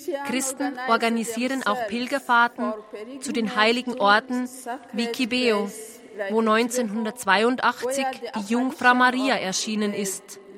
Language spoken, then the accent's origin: German; Rwanda; Ich komme aus Ruanda, einem Land, das wegen seiner wunderschönen Berge, Flüsse, Seen, Wälder, Nationalparks und anderer interessanter Orte als Land der tausend Hügel bezeichnet wird.